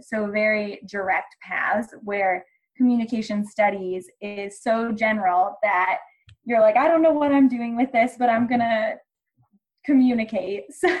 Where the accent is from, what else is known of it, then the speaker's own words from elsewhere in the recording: Ohio, United States; now in Colorado, United States; I am from Ohio. So like Alicia said, we met here out in Colorado, and I'm from very small town, rural community, farm, graduated with around 80 people in my graduating class